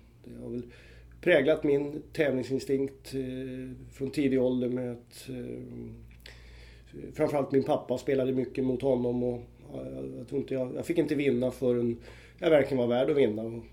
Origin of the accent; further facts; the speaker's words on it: Uppsala, Uppsala County, Sweden; att jag är från Uppsala, Sveriges fjärde största stad, inte så många som vet det. Och uppväxt där och bott i två omgångar.